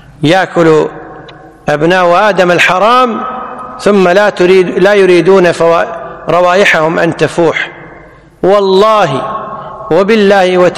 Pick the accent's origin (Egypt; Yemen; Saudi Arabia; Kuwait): Kuwait; عندنا بالكويت يسمونه كنار